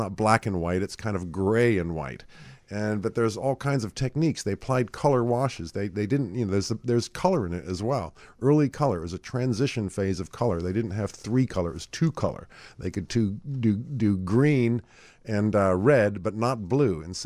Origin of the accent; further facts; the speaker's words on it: United States; didn't get back to my homeland until I was 18 when I went to college. And all that time, I'm American, gosh darn it